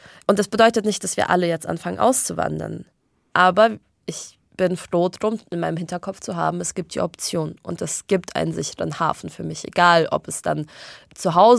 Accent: Germany; also born or lived in Israel; eigentlich fühle ich mich in Deutschland viel wohler, weil das ist, wo ich sozialisiert bin, das ist, wo ich aufgewachsen bin, ich spreche, denke Deutsch.

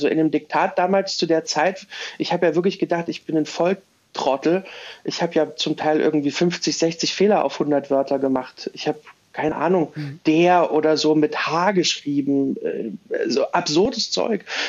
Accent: Lichtenberg, Berlin, Germany; Das war so ein tolles, sprachlich orientiertes Gymnasium bei uns in Lichtenberg.

